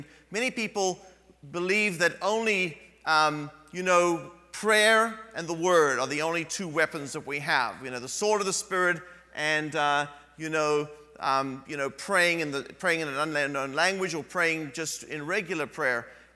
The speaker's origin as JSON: {"language": "English", "country": "South Africa", "tie": "born or raised there", "said": "Now, when I was a kid, I grew up in South Africa"}